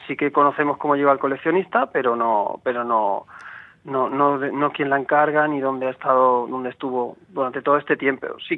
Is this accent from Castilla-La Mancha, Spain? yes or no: yes; Liétor, Castilla-La Mancha, Spain; porque yo soy de Lietor, de Albacete